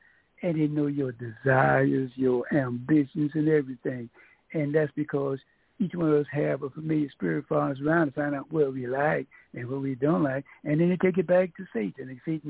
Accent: New York, United States; You know, we grew up in New York.

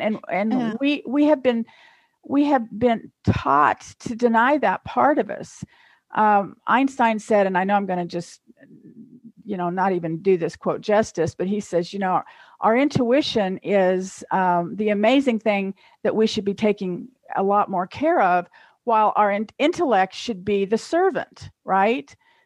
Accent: Kansas, United States; I'm from Kansas.

